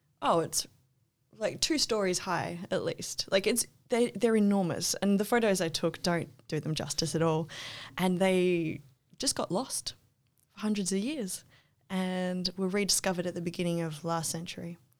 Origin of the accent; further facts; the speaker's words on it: Perth, Western Australia, Australia; born there; I was born in Perth.